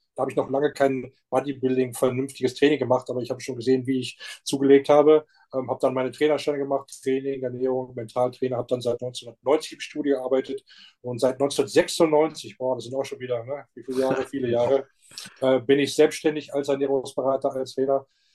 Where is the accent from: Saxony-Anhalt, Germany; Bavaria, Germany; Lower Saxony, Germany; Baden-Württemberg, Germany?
Lower Saxony, Germany; Hanover; born there; ich bin in Hannover geboren, norddeutscher Jung, genau wie du.